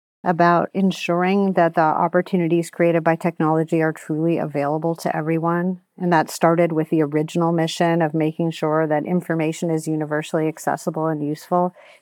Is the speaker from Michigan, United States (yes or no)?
yes; Michigan, United States; So I grew up in Michigan, and I grew up at a time I was so lucky where we weren't overscheduled. We just played outside. My brothers and I played football a lot. I mean, I'm from Michigan, and football's a thing there.